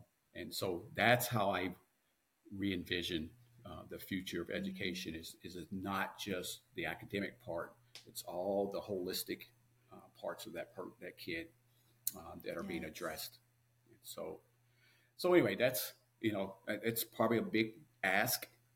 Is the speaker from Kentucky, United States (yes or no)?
yes; Kentucky, United States; One of the things, I came from Kentucky, and Kentucky did this really cool thing.